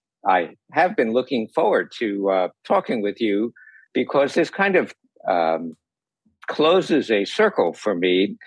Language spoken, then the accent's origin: English; New York, United States; now in California, United States; And I grew up in New York. I'm a skeptic.